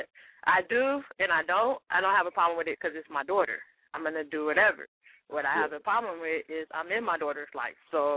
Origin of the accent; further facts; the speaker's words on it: Detroit, Michigan, United States; So my family back east, because I'm from Detroit, but my family back east was like